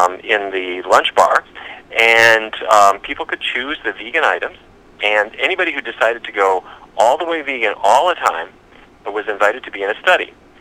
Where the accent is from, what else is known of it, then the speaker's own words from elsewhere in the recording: Fargo, North Dakota, United States; now in Washington, United States; I grew up in Fargo, but my office is now here in Washington, D.C.